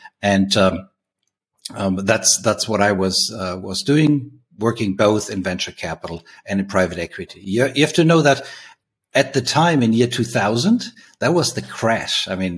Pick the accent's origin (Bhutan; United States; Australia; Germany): Germany; Bavaria; I was born and raised in Bavaria, or Franconia to be specific, near Nuremberg, then studied business administration at the European Business School.